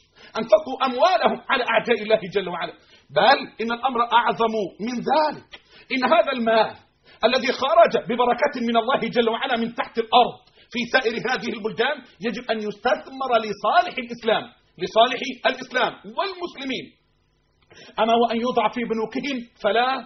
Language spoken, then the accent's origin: Arabic; Egypt; مش عنصرية عشان أنا مصري